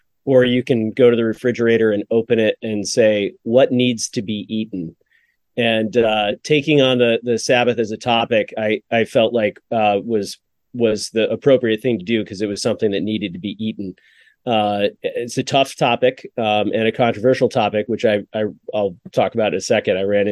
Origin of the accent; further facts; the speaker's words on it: Oswego, New York, United States; I grew up in the Oswego, New York congregation.